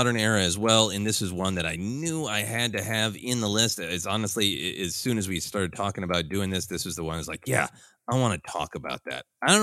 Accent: Minnesota, United States; Growing up in Minnesota, that's always the battle of you wanted to look cool in the winter

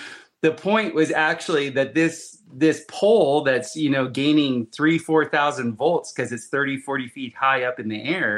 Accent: Florida, United States; And usually the flagpoles that I grew up with in Florida, they would always have some sort of ornamental thing on the top of the flagpole.

